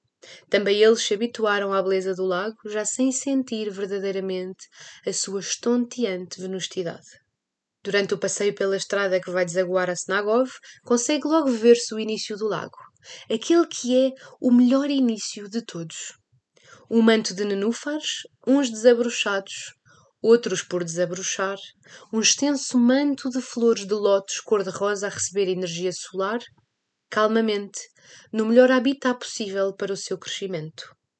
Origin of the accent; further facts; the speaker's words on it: Lisbon, Portugal; Eu, como alfacinha de gema, não cresci perto de lagos, não tenho a cultura nem o hábito de os explorar.